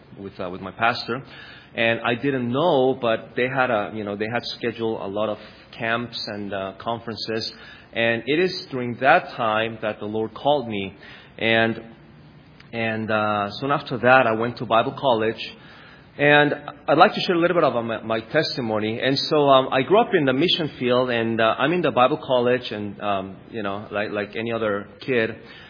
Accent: Mexico; And as most of you know, I grew up in Mexico. I went to Mexico when I was 8 years old

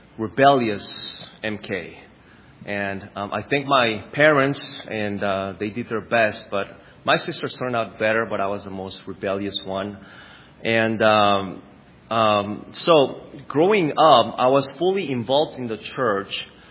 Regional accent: Mexico; And as most of you know, I grew up in Mexico. I went to Mexico when I was 8 years old

